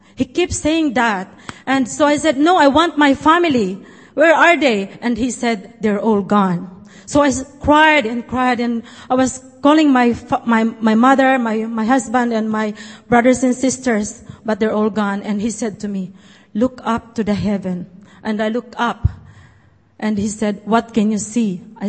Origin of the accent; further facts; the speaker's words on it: Sorsogon, Bicol Region, Philippines; I come from southern part of Luzon, which is in Sorsogon, where you can see the map there. And I come from a fisherman's village, Duncarlin, Bulusan, Sorsogon.